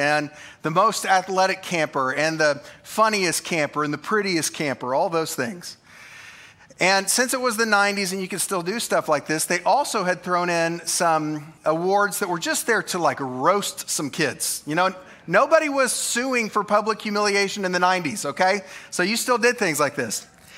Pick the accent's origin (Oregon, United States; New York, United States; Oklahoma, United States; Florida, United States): Oklahoma, United States; Like, this is the perfect picture of my home state.